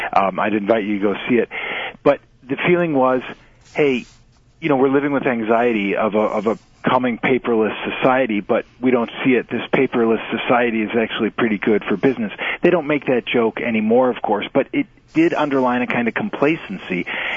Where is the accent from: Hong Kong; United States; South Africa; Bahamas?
United States; As an American, it gives me no joy to say this